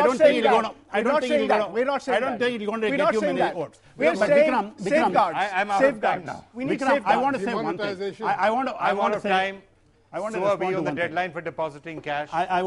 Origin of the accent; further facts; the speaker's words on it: India; I mean, I'm saying it very, very, as an Indian, that the Congress is so negative about digital economy.